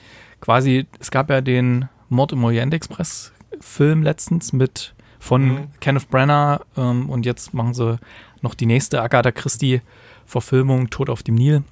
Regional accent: Gera, Thuringia, Germany; ich bin ja, dadurch, dass ich in Gera aufgewachsen bin in Thüringen, bin ich immer noch so ein paar Facebook-Gruppen.

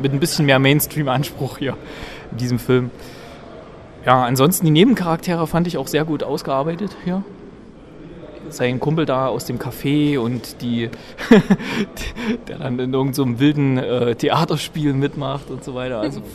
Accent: Gera, Thuringia, Germany; also aus meiner alten Heimatstadt Gera kenne ich das.

